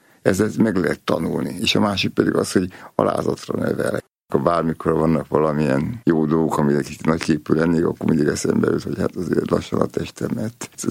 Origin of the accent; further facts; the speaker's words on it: Nyíregyháza, Szabolcs-Szatmár-Bereg, Hungary; Nekem a vidék ez nem volt idegen, mert ugye mi vidéken nőttünk föl